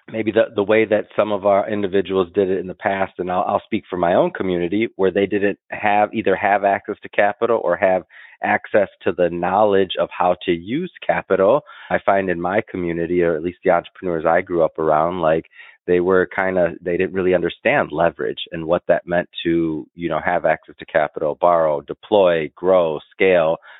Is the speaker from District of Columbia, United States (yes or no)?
no; Detroit, Michigan, United States; I'm from Detroit. So come on, go Lions right now, right? So, growing up in Detroit, you know, Southwest side, I mean, Detroit